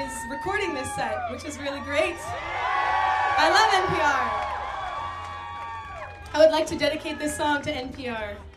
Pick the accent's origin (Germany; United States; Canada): Canada; born there; My parents are from Poland. And I was born in Canada